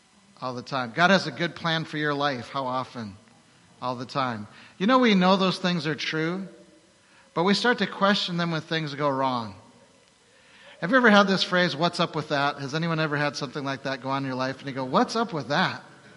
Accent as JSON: {"language": "English", "region": "Minnesota", "country": "United States", "said": "I'm from Minnesota. My wife's from Wisconsin. I'm a Minnesota Viking fan."}